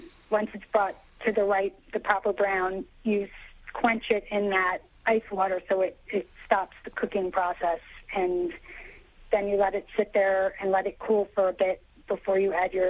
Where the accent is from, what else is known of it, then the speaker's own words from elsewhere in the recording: Niagara Falls, New York, United States; also born or lived in Brooklyn; now in Westchester, United States; No, I grew up in Niagara Falls.